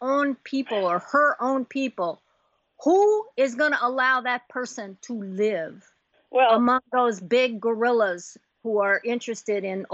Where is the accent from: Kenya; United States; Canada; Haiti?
Haiti; You know, I'm from Haiti.